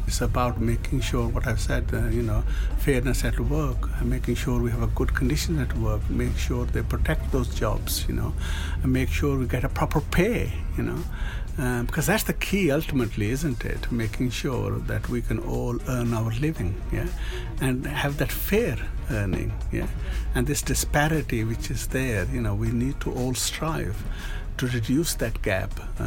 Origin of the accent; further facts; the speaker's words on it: Manchester, North West England, United Kingdom; I'm Mancunian. Everything I have is actually from Greater Manchester. All my life, almost everything.